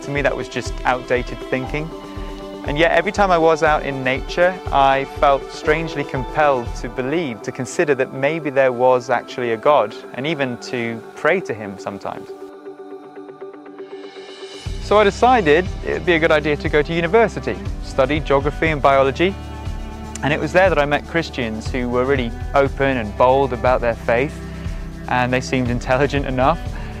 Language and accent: English; West Midlands, United Kingdom; I grew up in Shropshire, and that meant there was no shortage of hills and valleys, countryside to explore.